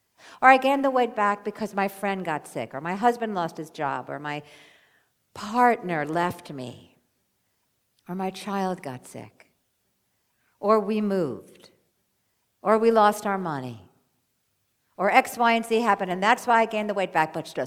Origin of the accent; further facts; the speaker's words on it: New York, United States; I'm a New Yorker